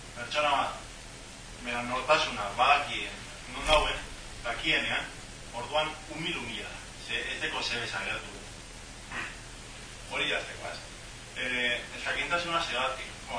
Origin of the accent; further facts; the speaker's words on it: Basque Country, Spain; nire herrian, Euskal Herri honetan